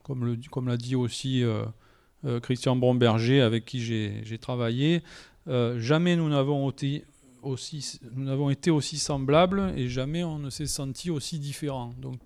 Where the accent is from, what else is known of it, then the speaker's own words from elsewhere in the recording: Provence-Alpes-Côte d'Azur, France; si je vais n'importe où en Provence et qu'on me demande d'où tu viens, je vais dire je suis des Galières. Mais si je suis à Paris, je dirais que je suis provençal. Et si je suis à l'étranger, je dirais aussi que je suis français.